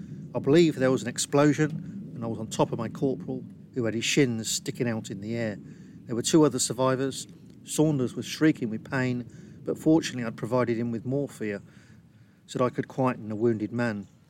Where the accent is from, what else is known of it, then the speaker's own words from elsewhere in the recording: Northampton, East Midlands, United Kingdom; one of these tanks was sent to my hometown of Northampton.